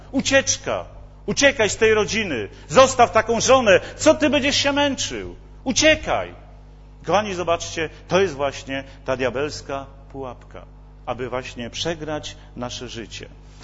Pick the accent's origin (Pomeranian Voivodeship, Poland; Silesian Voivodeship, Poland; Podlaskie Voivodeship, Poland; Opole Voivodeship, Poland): Silesian Voivodeship, Poland; U nas się na Śląsku mówi taką właśnie myśl